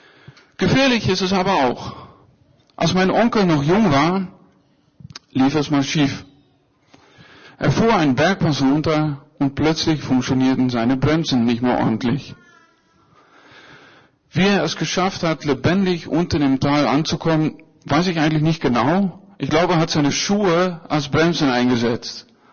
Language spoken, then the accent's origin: German; Netherlands; Am liebsten nicht in Holland, da wo ich herkomme, ne? Da gibt es nur Wiesen mit Kühen und Windmühlen, sehr langweilig.